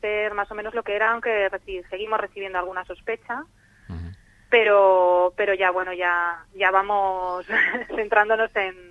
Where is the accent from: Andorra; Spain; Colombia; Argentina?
Spain; Santander, Cantabria; Soy de Santander, sí.